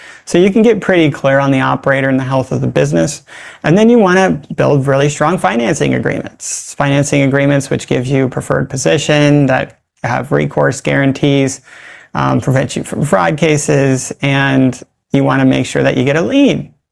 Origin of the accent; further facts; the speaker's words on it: California, United States; now in Honolulu, United States; And I'm from California. I mean, I live in Honolulu now